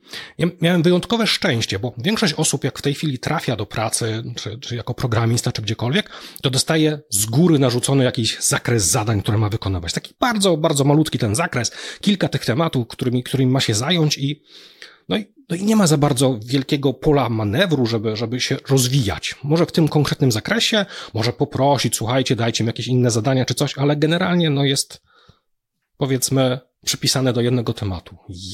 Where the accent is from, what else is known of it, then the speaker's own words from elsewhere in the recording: Bielsko-Biała, Silesian Voivodeship, Poland; born there; moved away as an adult; now in Poznań, Poland; Urodziłem się w Bielsku, w 2000 roku przeniosłem się do Poznania